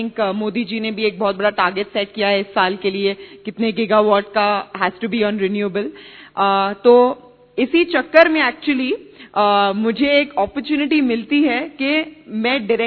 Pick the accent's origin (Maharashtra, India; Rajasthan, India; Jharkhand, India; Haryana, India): Maharashtra, India; Pune; मैं पुणे से आई हूं